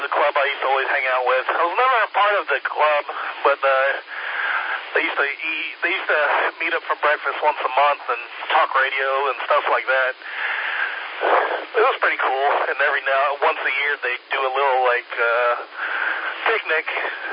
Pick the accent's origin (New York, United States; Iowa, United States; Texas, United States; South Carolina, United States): South Carolina, United States; Goose Creek; also born or lived in Charleston; now in Greenville, United States; I grew up in Goose Creek. My last residence was in Hanahan, so, man, I basically grew up in downtown Charleston going to high school down there